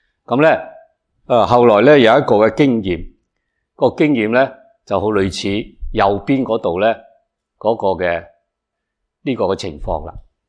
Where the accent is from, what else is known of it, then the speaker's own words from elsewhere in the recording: Hong Kong; also born or lived in Shanghai; 我在上海出世，然后呢就大概五六岁的时候呢就去到香港。去到香港呢住北角，一住就住了十二三年在那里。